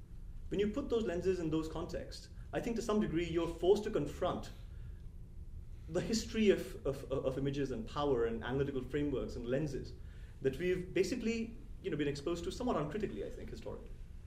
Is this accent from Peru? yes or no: no; India; moved away as an adult; now in United States; I was brought up in India, and I went to grad school in the US.